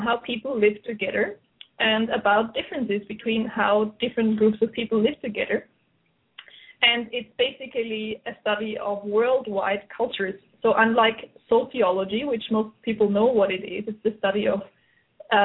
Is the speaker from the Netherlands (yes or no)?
no; Austria; now in Norway; I'm originally from Austria, but I haven't lived there in many years. And I work as an anthropologist, currently in Norway